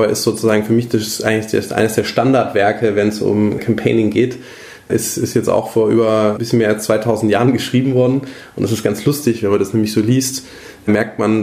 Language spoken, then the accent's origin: German; Southern Germany, Germany; ich meine, ich komme jetzt aus dem Süden